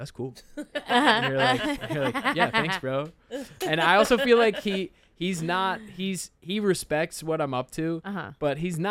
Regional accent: Detroit, Michigan, United States; Which is a whole crazy thing because we grew up in Detroit, but now everybody's in LA.

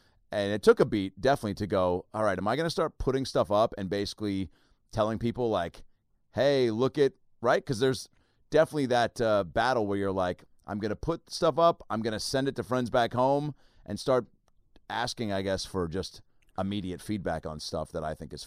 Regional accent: Seattle, Washington, United States; The Sonics left in 2007, 2008. Maybe look that up. Maybe see that I'm from Seattle.

